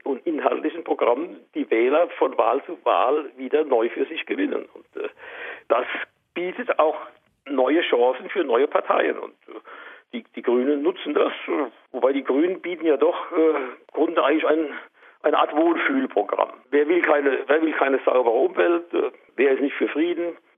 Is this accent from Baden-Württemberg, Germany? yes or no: yes; Mannheim, Baden-Württemberg, Germany; Ich bin in Mannheim groß geworden